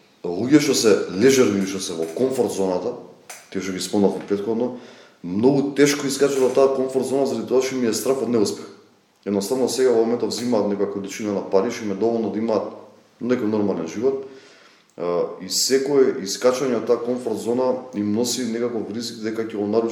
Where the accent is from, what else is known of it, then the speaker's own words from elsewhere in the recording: Skopje, Skopje Statistical Region, North Macedonia; Јас сум од Скопје, менталитетот се смени со тоа што женските од Скопје се екстремно поамбициозни од машките.